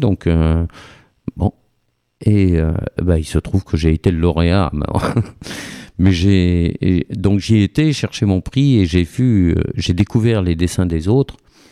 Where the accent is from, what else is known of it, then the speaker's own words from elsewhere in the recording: Nouvelle-Aquitaine, France; now in Toulouse, France; quand je suis parti du Lot-et-Garonne, j'avais le choix entre Bordeaux et Toulouse. Je connaissais un peu Bordeaux et donc je suis venu à Toulouse.